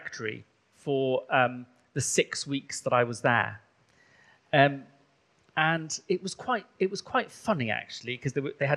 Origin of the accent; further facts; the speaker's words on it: Wales, United Kingdom; first language Welsh; English is a second language; I come from the deepest, darkest part of rural Wales. My first language is Welsh. And I was brought up in quite a traditional household.